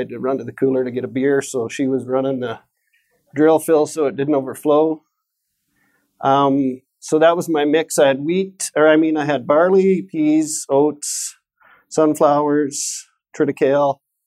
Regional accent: Sexsmith, Alberta, Canada; I'm from Sexsmith, Alberta. It's in the county of Grand Prairie. Sexsmith in the late 40s was known as the grain capital of the British Empire.

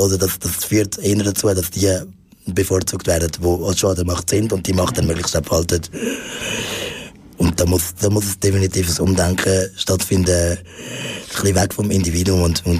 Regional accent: Zurich, Switzerland; ich bin bei der Familie von meiner Mutter aufgewachsen, da in Zürich. Sie ist Spanierin, mein Vater ist Dominikaner.

